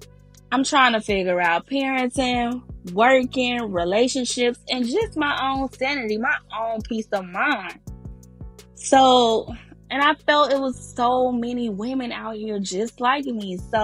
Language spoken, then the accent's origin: English; Atlanta, Georgia, United States; I grew up here in Atlanta, and becoming a mom has just changed my life in many ways